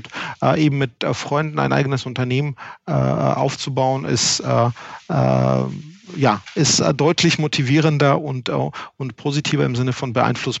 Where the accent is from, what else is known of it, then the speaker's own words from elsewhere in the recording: Georgia; moved away as an adult; now in Germany; Ich habe einen Migrationshintergrund, also bin aus Georgien irgendwann 1995 zur Promotion nach Deutschland gekommen